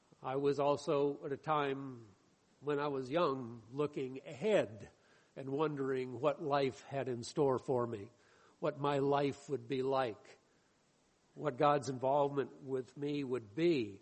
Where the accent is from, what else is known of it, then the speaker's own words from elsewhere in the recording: Michigan, United States; Now, I was from Michigan. That's a farm in Michigan.